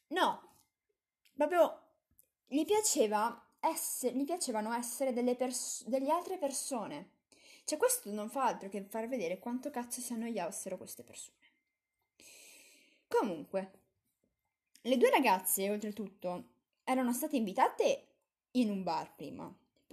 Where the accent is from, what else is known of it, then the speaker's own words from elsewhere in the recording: Padua, Veneto, Italy; io non sono di Roma, io sono di sono veneta, sono di Padova e niente, non sono mai neanche mai stata a Roma